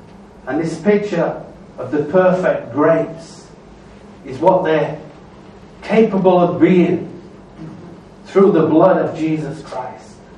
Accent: England, United Kingdom; also born or lived in Wales; I'm English, I was born in English, but I'm half Welsh. My father's Welsh and my mother's English. So I lived in Wales for a long time, and I came to Macedonia, I came to Skopje 15 years ago

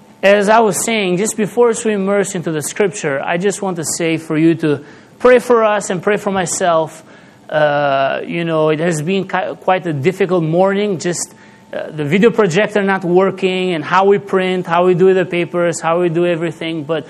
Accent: Albania; English is a second language; moved away as an adult; now in Skopje, North Macedonia; I'm originally from Albania, and I've been living for 7 years in Macedonia, Skopje, and serving the Lord here.

